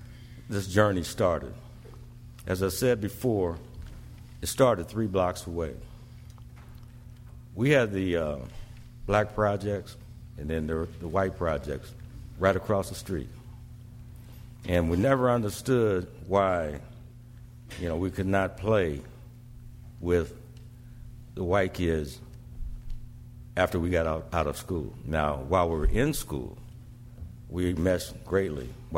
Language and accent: English; Omaha, Nebraska, United States; they vividly remember how we grew up in South Omaha as a melting pot community, which boded well for me later on in life, enabling me to understand other cultures.